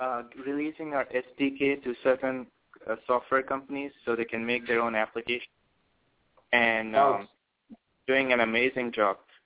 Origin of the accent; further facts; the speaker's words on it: India; now in United States; Before that, I came in from India, and I had an opportunity to grow up with technology